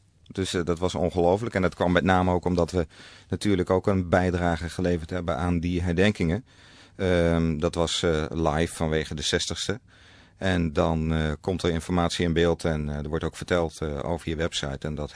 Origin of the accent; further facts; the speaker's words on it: Oosterbeek, Gelderland, Netherlands; Ik ben opgegroeid in Oosterbeek.